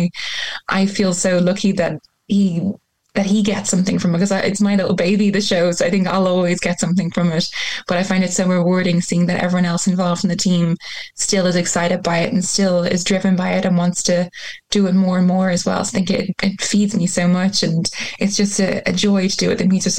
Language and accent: English; Ireland; it's still so inherently part of your life growing up in Ireland